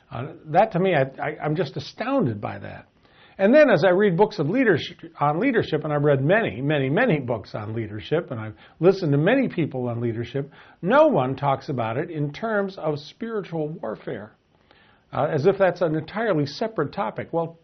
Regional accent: the West, United States; I grew up in the Western United States.

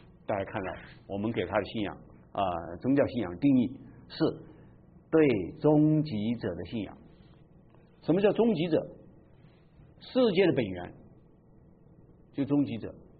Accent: China; 我们中国人怎么抗议的？没有啊。

